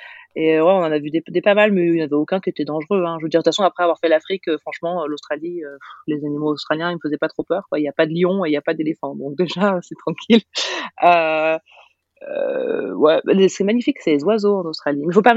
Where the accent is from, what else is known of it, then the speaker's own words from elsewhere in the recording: England, United Kingdom; nous, on vient d'Angleterre